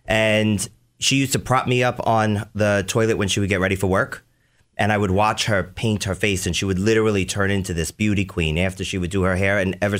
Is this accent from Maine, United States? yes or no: no; Staten Island, New York, United States; Staten Island, New York.